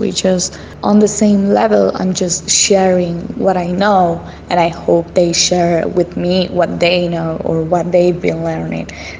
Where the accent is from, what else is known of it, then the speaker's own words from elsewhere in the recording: Argentina; English is a second language; I'm 23 years old, I'm from Argentina